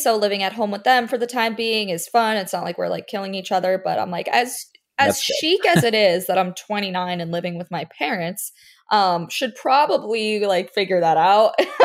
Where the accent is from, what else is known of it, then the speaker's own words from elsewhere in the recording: Florida, United States; just like three little girls growing up in South Florida